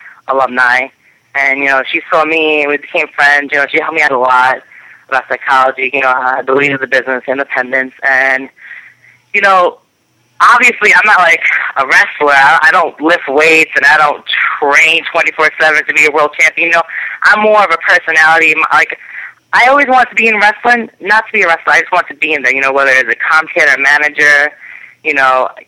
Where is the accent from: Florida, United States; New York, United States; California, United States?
New York, United States; Brooklyn; I found Johnny Rod's school in Brooklyn, New York, which is my hometown, close to me.